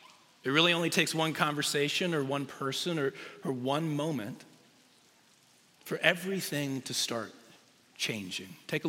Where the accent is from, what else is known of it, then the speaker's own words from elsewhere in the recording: Des Moines, Iowa, United States; I grew up in the Des Moines area.